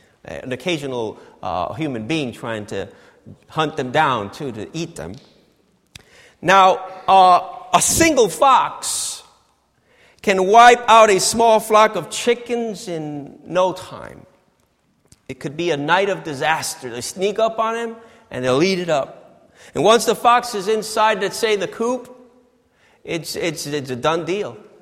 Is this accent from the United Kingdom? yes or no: no; Puerto Rico; you all know that I come from Puerto Rico.